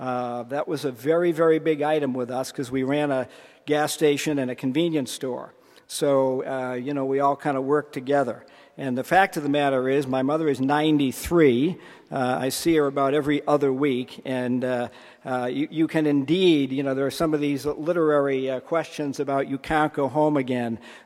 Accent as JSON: {"language": "English", "town": "Boston", "region": "Massachusetts", "country": "United States", "said": "I'm also a Bostonian, so I can tell you how to pronounce Harvard or Harvard."}